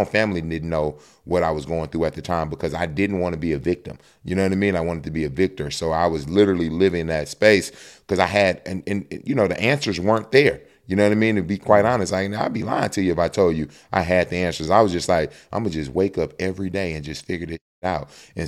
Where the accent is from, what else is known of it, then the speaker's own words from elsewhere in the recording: Houston, Texas, United States; All in Atlanta. I'm from Houston, but right. I refused to go back home.